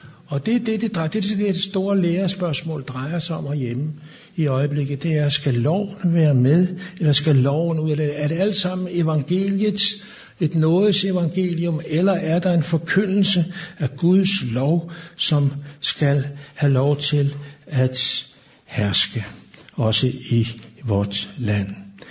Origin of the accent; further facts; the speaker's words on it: Norway; Og nu er vi jo nordmænd her